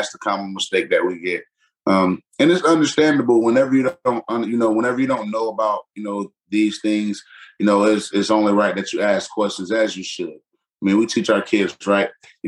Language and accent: English; Florida, United States; I grew up in Florida. You know, it's not the most, and I grew up in not the most diverse place.